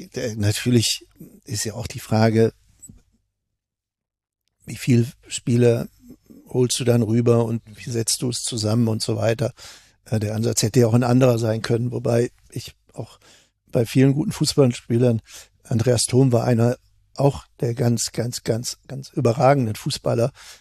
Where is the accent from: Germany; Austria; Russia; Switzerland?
Germany; Leverkusen, North Rhine-Westphalia; Klar, ich komme aus Leverkusen.